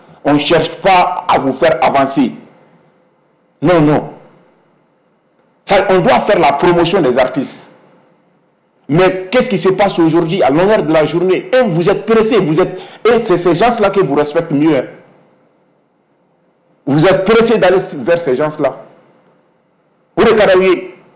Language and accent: French; Mali; Moi, je suis un Malien.